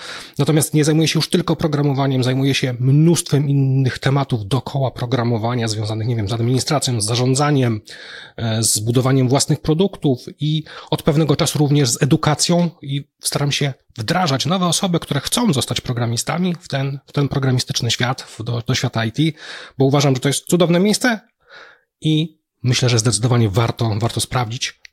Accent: Bielsko-Biała, Silesian Voivodeship, Poland; born there; moved away as an adult; now in Poznań, Poland; Urodziłem się w Bielsku, w 2000 roku przeniosłem się do Poznania

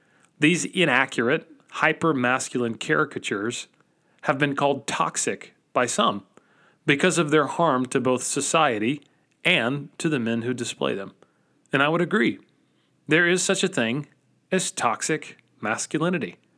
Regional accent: Georgia, United States; I grew up in Georgia in the 1990s. Pretty much everyone I knew growing up was a diehard Atlanta Braves fan.

